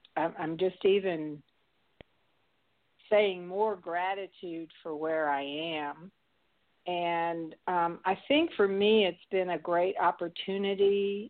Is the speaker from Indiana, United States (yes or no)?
no; Atlanta, Georgia, United States; because even though I grew up in the Emory area in Atlanta, we had 2 miles of woods behind our house where people couldn't build on